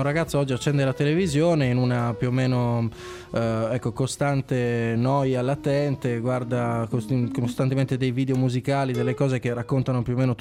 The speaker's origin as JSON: {"language": "Italian", "town": "Serramanna", "region": "Sardinia", "country": "Italy", "said": "Io vengo da Serraman, veniamo da quella zona lì che un tempo era chiamata la piccola Parigi, diciamo, per gli interessi culturali, per tutte le cose che accadevano."}